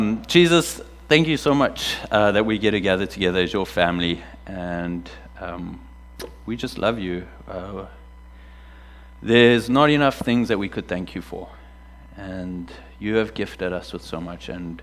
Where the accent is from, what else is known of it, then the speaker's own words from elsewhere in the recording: South Africa; my background growing up in South Africa